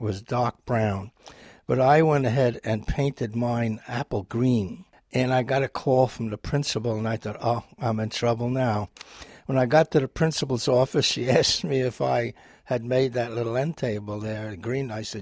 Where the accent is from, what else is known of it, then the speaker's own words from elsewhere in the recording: New York, United States; Well, I grew up in the Bronx, and what was so wonderful about it was that it was a conglomeration of every nationality that you could think